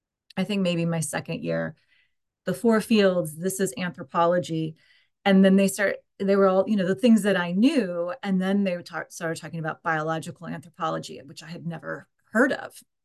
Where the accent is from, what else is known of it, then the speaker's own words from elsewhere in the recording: Ohio, United States; Well, I mean, I'm from Ohio, so really did start there because I went to Miami University for undergrad.